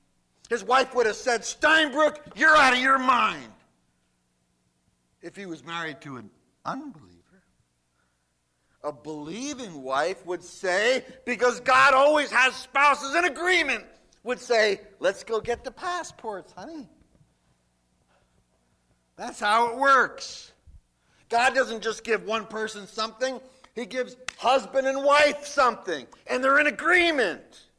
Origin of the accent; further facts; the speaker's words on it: New Jersey, United States; I'm from New Jersey, I'm sorry.